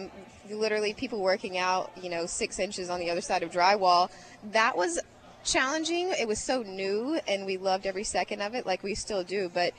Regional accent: Crystal Beach, Texas, United States; My hometown is Crystal Beach, Texas.

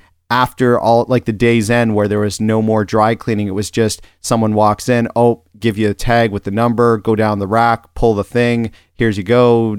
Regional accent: Ontario, Canada; growing up in Ontario

